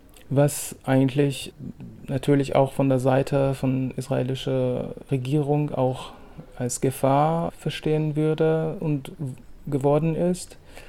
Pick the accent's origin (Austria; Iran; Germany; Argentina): Iran; Also natürlich als meine Heimat muss ich erstmal an meine Eltern denken, an meine Stadt, an meine Freundinnen und all meine Erinnerungen, die ich als Kind und erwachsener Mensch auch im Iran hatte.